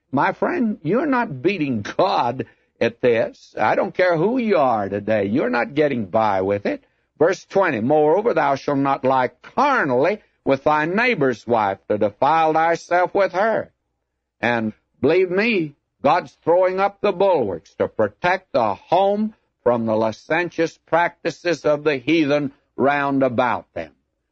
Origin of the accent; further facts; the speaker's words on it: United States